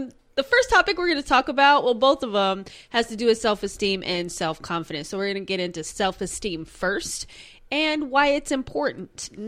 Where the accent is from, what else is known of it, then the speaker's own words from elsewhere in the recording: Utah, United States; I grew up in Utah